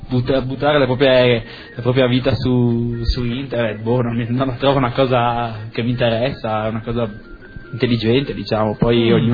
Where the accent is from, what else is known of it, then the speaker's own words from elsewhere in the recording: Friuli-Venezia Giulia, Italy; specialmente visto che da buon friulano sono abbastanza timido